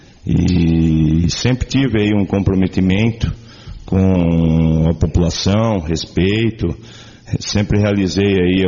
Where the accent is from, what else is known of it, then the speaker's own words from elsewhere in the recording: Itápolis, São Paulo, Brazil; eu sou nascido, sou criado aqui em Itápolis, minha família daqui é uma família numerosa, né? É família de produtores agrícolas aí, tá?